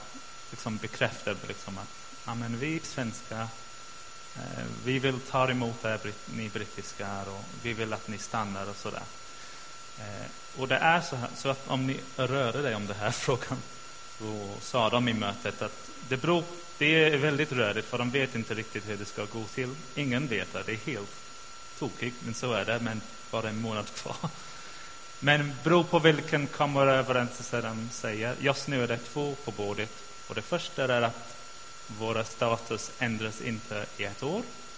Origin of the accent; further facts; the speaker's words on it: England, United Kingdom; first language en; Swedish is a second language; Ni vet att jag kommer från England. Mitt språk är engelska. Det pratar jag i mitt hjärta och även huvudet. Så att, ja. Engelska, English is my language. Och det pratar jag.